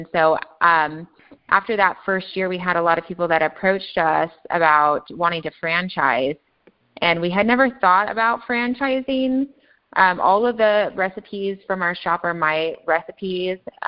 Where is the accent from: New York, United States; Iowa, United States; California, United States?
California, United States; Redlands; started looking for a location in my hometown, Redlands, California.